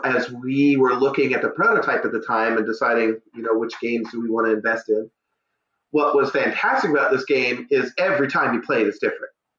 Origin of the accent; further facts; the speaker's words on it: Tracy, California, United States; No, I'm 209. I grew up in Tracy, California.